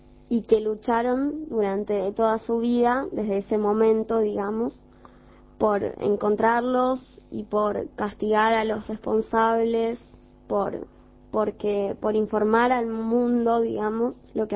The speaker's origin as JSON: {"language": "Spanish", "country": "Argentina", "said": "ahora nosotros como jóvenes argentinos, como jóvenes de todo el mundo"}